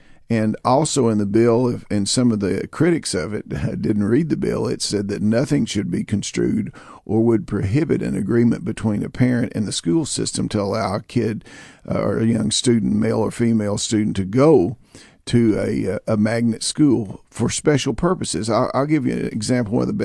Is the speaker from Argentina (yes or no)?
no; Appalachia, United States; Now, I come from Appalachia